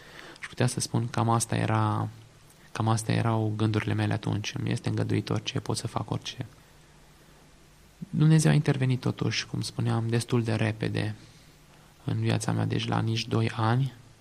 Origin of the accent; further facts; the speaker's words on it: Bistrița-Năsăud, Romania; Eu sunt originar din Bistrița Năsăud, din județul Bistrița Năsăud, și pentru mine ar fi fost mult mai aproape să merg la facultate la Cluj.